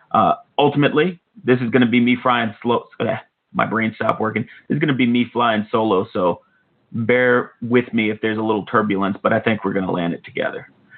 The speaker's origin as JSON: {"language": "English", "town": "Brooklyn", "region": "New York", "country": "United States", "tie": "born or raised there", "said": "I grew up in Brooklyn, and I somehow picked the Bills"}